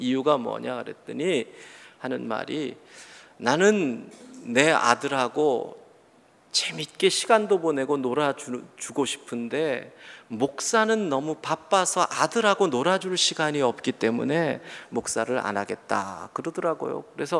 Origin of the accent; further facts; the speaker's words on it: Gigye, North Gyeongsang, South Korea; 저희 외가가 포항입니다. 저희 외가가 포항이고, 저는 기계, 영일 기계 화봉이 제 고향입니다. 저희 부친은 감포가 고향이죠. 그럼 저도 대충 포항 것이지요?